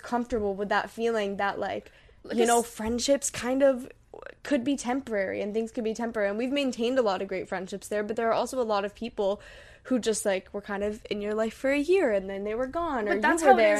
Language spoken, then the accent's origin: English; New Hampshire, United States; also born or lived in Hong Kong; when we moved back to New Hampshire from Hong Kong when we were 14, that I didn't feel in the right place here and that I didn't feel very welcome here. And I kind of put everything on that transition to coming back home